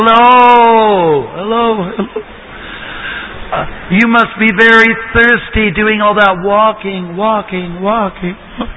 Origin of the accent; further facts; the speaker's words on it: Ontario, Canada; I remember growing up in Canada, very close to a place called Uncle Tom's Cabin